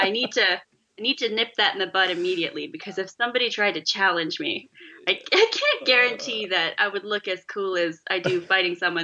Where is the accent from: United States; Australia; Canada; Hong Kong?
Canada; I am Canadian.